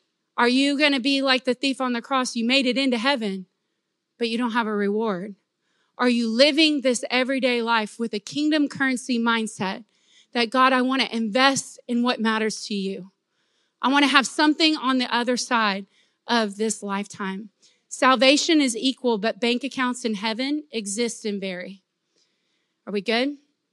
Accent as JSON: {"language": "English", "region": "the South", "country": "United States", "said": "Like, we're from the South, y'all."}